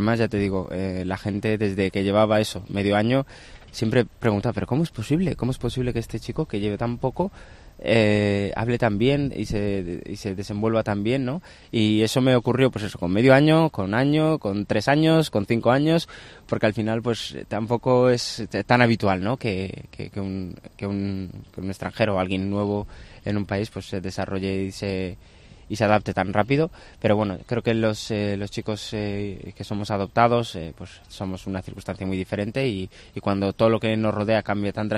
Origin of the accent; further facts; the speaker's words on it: Galicia, Spain; yo me crié en dos sitios de Galicia y el primero sobre todo éramos un conjunto de casas ahí dispersas que han agrupado para llamarlos de una forma determinada, ¿no? Se llama Linteiros